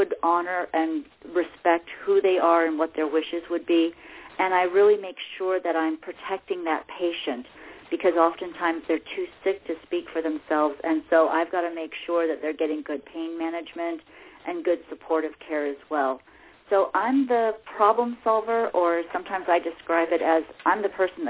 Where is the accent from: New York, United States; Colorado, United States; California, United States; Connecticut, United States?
California, United States; Glendale; I was born in Glendale, California, not Glendale, Arizona. I have three brothers, and I had a mom and dad.